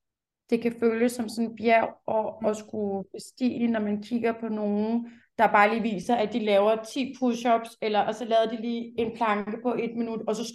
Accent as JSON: {"language": "Danish", "town": "Charlottenlund", "region": "Capital Region of Denmark", "country": "Denmark", "tie": "born or raised there", "said": "Jeg er født og opvokset i Charlottenlund"}